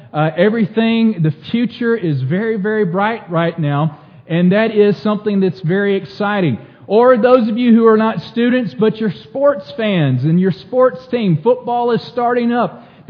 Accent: Gulf Coast, United States; The Gulf Coast is my hometown. I have family that's there.

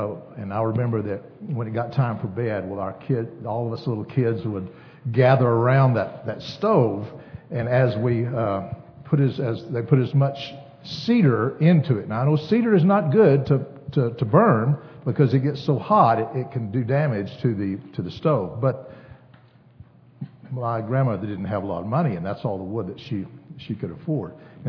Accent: Leakey, Texas, United States; in Lakey, I grew up in South Texas. Now, Lakey's not too far from South Texas, but Lakey's in the hill country, and it is close to the Frio River

